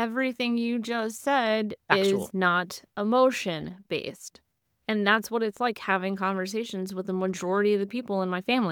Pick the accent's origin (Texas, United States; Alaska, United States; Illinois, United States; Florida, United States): Texas, United States; I grew up in Texas and the culture of your neighbors or your friends